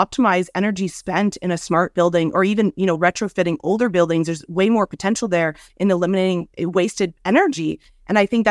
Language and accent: English; Montreal, Quebec, Canada; And even in my hometown of Montreal, we're looking at, you know, really awful landfill problems to reach capacity as well.